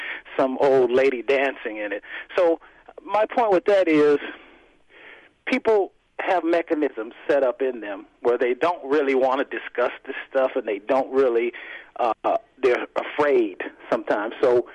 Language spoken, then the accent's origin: English; the South, United States; Because I was raised in the South, Baptist, reading the Bible three times a week, going to Bible study, going to church on the weekends.